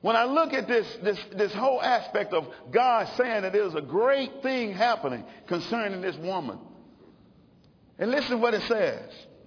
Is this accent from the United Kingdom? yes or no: no; Alabama, United States; But it wasn't easy to be a mom when being born and raised in Alabama, being black.